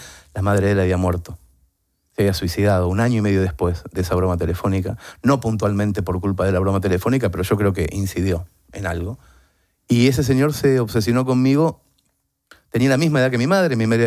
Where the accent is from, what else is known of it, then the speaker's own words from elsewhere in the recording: Mercedes, Buenos Aires Province, Argentina; sabiendo que yo iba a actuar esa noche en Mercedes, provincia de Buenos Aires, mi ciudad natal